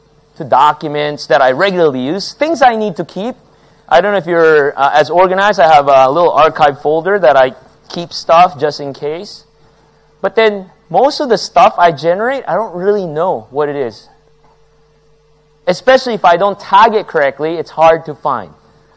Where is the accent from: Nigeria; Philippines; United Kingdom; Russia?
Philippines; Manila, Metro Manila; now in United States; I'm originally from Manila, Philippines, and when I started working in the U.S.